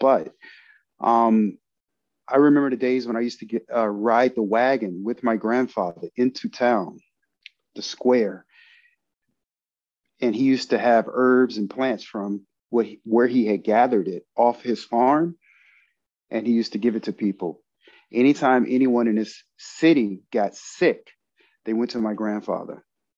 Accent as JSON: {"language": "English", "town": "Lebanon", "region": "Tennessee", "country": "United States", "tie": "born or raised there", "said": "My grandfather raised me. I grew up in Tennessee, Lebanon, Tennessee, about 30 miles from Nashville."}